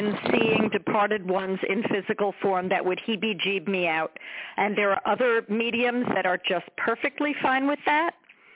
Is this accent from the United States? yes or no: yes; New York, United States; So I'm originally from New York, lived in the city for a long time.